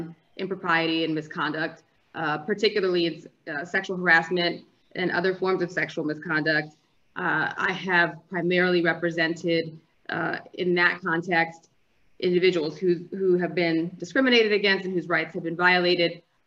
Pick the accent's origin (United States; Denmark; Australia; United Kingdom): United States; East Coast; I come from a multiracial family. My mom's white, my dad's black. I consider myself black, and I grew up on the East Coast. I was raised Lutheran.